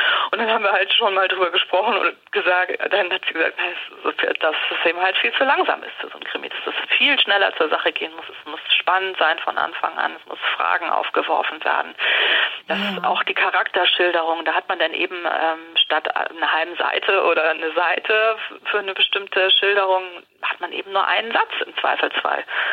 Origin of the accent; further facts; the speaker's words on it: Hamburg, Germany; Sylt war für mich naheliegend, weil ich bin aus Hamburg, ich bin als Kind das erste Mal auf Sylt gewesen